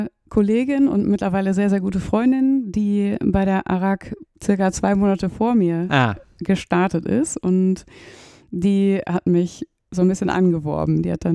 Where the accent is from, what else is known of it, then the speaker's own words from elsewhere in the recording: Münster, North Rhine-Westphalia, Germany; Und da war meine Heimatstadt Münster natürlich ja prädestiniert